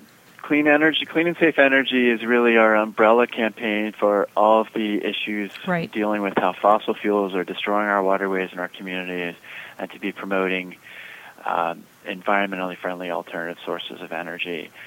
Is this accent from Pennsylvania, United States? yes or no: yes; Pennsylvania, United States; I grew up in Pennsylvania in the Susquehanna River watershed.